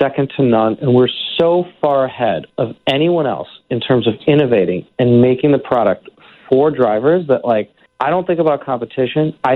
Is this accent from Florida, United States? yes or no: no; Chicago, Illinois, United States; 40 under 40 is a huge honor, especially in my hometown in Chicago.